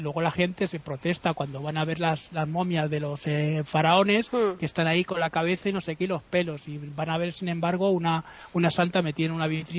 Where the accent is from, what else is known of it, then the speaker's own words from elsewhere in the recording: Madrid, Community of Madrid, Spain; igual que los madrileños, tenemos mucho gracejo, ¿no?